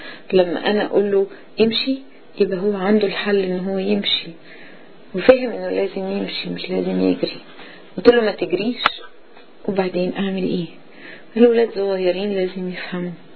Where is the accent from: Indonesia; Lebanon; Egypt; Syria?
Egypt; moved away; لنا وقت كتير قوي ان احنا جايين من مصر